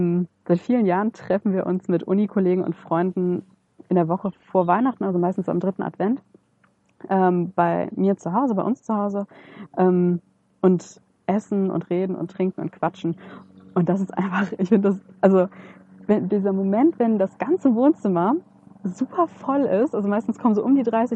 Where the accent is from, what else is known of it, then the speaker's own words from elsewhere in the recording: Italy; ich bin Italienerin, für uns ist dieses Miteinandersein, dieses am Tisch sitzen, in einem Raum sein, reden miteinander, das ist ganz existenziell